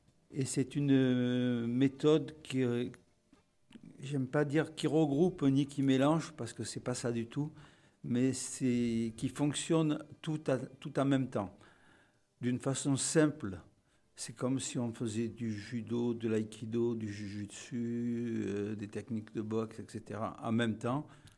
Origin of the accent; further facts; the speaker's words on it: Toulon, Provence-Alpes-Côte d'Azur, France; also born or lived in United States / Japan; je suis né à Toulon. Ça a toujours été mon lieu de résidence. Mais j'ai vécu à l'étranger. J'ai vécu aux États-Unis pour une très longue période. Et j'ai vécu au Japon assez longtemps aussi.